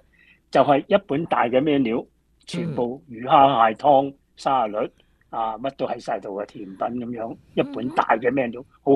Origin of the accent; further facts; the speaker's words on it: Guangdong, China; 是的，我们广东人就不喜欢吃辣的